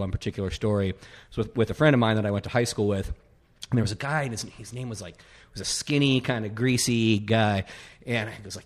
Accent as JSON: {"language": "English", "town": "Fremont", "region": "California", "country": "United States", "tie": "born or raised there", "said": "It's called the Mission Bell Tavern in Fremont, California, where I grew up in the East Bay."}